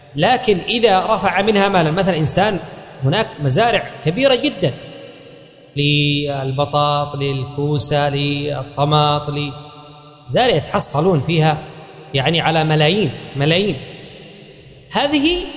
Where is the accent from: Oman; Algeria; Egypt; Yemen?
Yemen; وأيضا للفائدة، في بلادنا اليمن بالذات